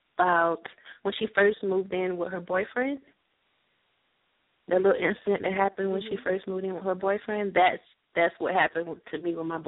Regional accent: Batavia, New York, United States; born there; I was born in Batavia, New York, but I live in Georgia now.

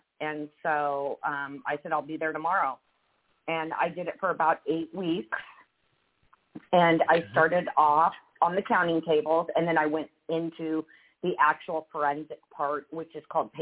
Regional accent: Oregon, United States; now in Arizona, United States; So originally I'm from Oregon and moved here 5 years ago to Arizona.

